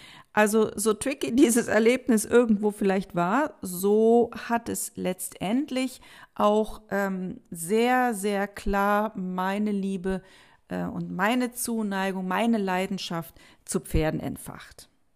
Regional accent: Bonn, North Rhine-Westphalia, Germany; Ich komme ursprünglich aus Bonn, aus dem wunderbaren Nordrhein-Westfalen.

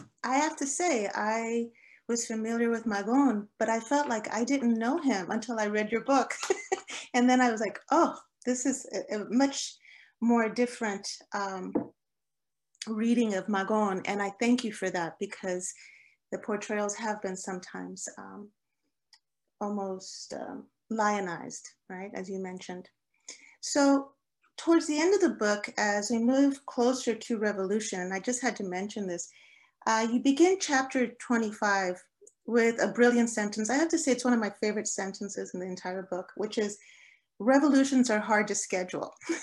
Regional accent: Huntington Park, California, United States; And I'm from Huntington Park, so I know that area well.

